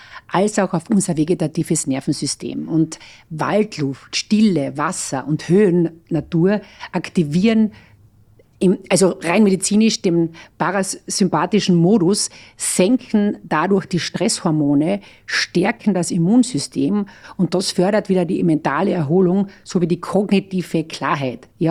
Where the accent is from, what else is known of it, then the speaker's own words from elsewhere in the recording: Carinthia, Austria; Und für mich ist Kärnten natürlich meine Heimat